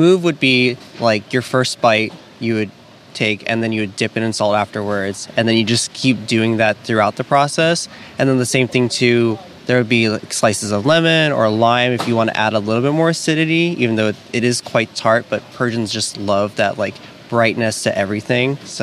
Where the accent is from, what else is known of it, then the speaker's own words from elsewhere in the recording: Nebraska, United States; It was always such a treat because I grew up in Nebraska, so it wasn't something that we always had available.